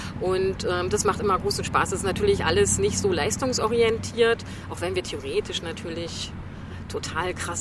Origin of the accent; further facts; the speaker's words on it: Rostock, Mecklenburg-Vorpommern, Germany; Ich komme aus Rostock und bin schon eigentlich als Kind, war ich da immer in der Ostsee